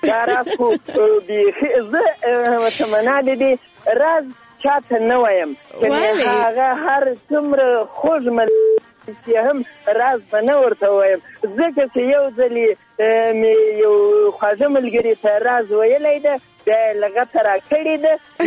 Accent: Zabul, Afghanistan; now in Ghazni, Afghanistan; زه اصلا د زابل اوسېدونکی یم. دا وخت غزنې ته اوسېد

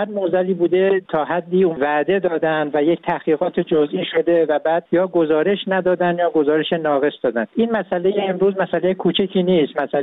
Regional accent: Iran; من الان به عنوان یک ایرانی واقعا شرمنده ام که چرا حکومت کشورم این جور مسئله رو بعد 40 سال تجربه مسئله به این سادگی رو حل نمیکنن

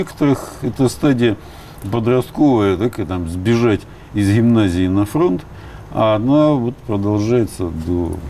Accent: Donetsk Oblast, Ukraine; Не знаю, я из Донецких

